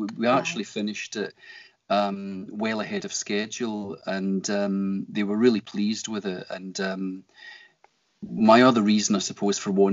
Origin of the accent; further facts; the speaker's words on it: Scotland, United Kingdom; I am Scottish